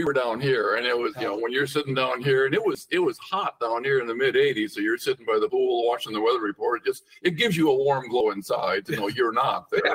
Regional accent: North Dakota, United States; I said, it's Florida. I'm from North Dakota. It's going to be better.

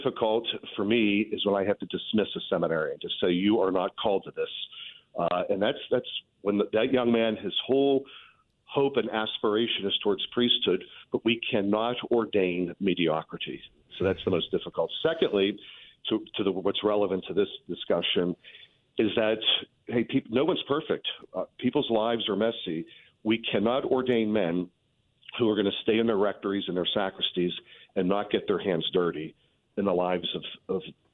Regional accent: Pittsburgh, Pennsylvania, United States; I'm from Pittsburgh, but down here as well

